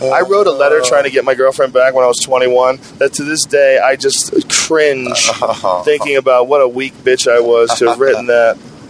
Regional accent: Boston, Massachusetts, United States; I grew up in Boston.

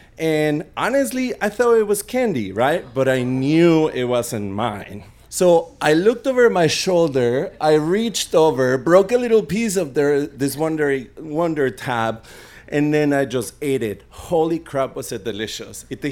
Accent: Mexico; I was about 7 or 8 years old, and I grew up in Mexico

